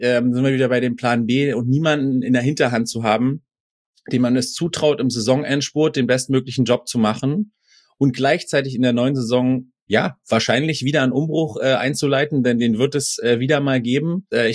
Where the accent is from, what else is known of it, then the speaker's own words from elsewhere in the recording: Dresden, Saxony, Germany; Als Dresdner